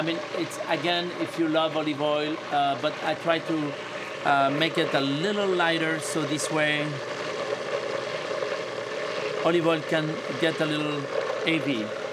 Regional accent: Lyon, Auvergne-Rhône-Alpes, France; I'm from Lyon, near Burgundy

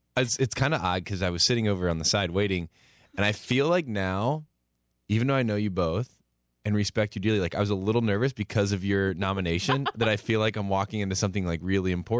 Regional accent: Warsaw, Indiana, United States; I'll never forget. Warsaw, Indiana, my hometown, sitting on the park bench in front of the city hall.

